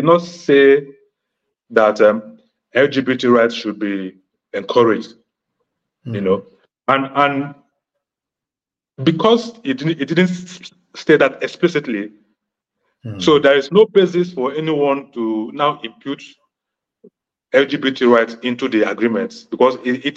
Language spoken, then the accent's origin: English; Nigeria; I'll speak for Nigeria because I'm a Nigerian